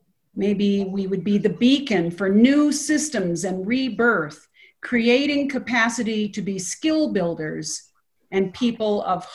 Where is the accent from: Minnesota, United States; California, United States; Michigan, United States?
Michigan, United States; I've been watching this and seeing the examples from my home state of Michigan, and in particular in Detroit and the counties surrounding it.